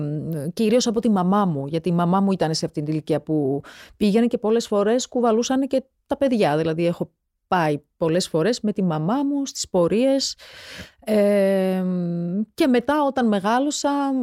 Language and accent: Greek; Georgia; με όλη αυτή την έτσι τρομακτική, τραγική εξέλιξη που γίνεται στην πατρίδα μου